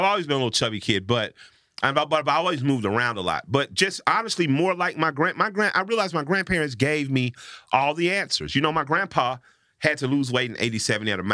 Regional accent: Atlanta, Georgia, United States; And I'm from Atlanta, home of Coca-Cola.

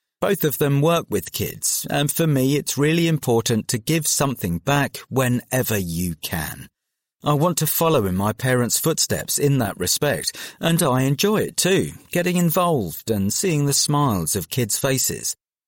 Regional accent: London, United Kingdom; Well, I grew up in South London, and it was a bit different for me because I didn't go out that much.

